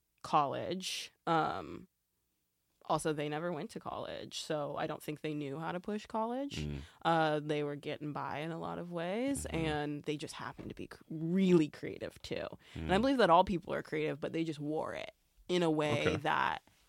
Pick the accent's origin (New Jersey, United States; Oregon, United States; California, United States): Oregon, United States; Eugene; So I was born in Eugene, Oregon. I lived there until I moved to Portland for college.